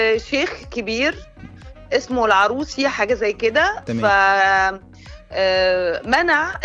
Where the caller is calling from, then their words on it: Cairo, Cairo Governorate, Egypt; انا بكلمك من القاهره